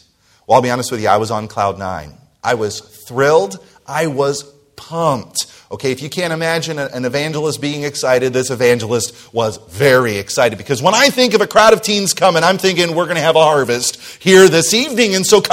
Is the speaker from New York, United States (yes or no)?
no; New Jersey, United States; now in Wisconsin, United States; I'm from originally New Jersey, I'm from Wisconsin now